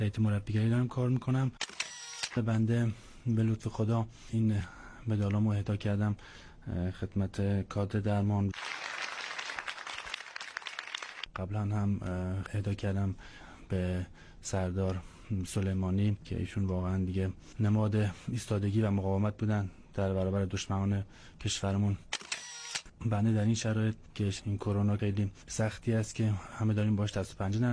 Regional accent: Iran; من واقعا به عنوان یک ایرانی

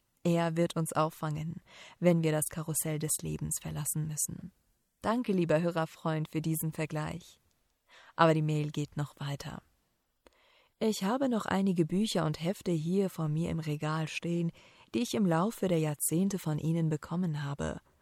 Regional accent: Remscheid, North Rhine-Westphalia, Germany; accent: Remscheider Platt; übersetze ich diese Sprüche in unseren Dialekt, das Remscheider Platt.

